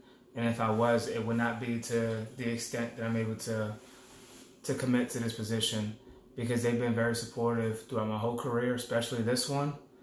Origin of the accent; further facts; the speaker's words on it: Bronx, New York, United States; I was born in the Bronx, and growing up watching the New York City firefighters and the NYPD do phenomenal work in the mid-90s.